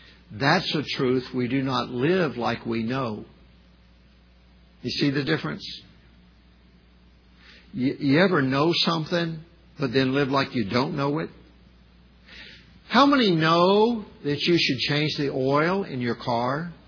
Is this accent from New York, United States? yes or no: no; Arkansas, United States; And then I come to Oregon and they frown upon just dumping it in your yard. Man, I was from Arkansas.